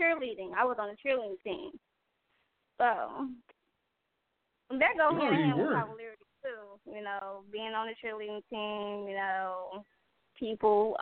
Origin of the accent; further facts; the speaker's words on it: Gary, Indiana, United States; I'm from Gary, so a lot of people knew me from middle school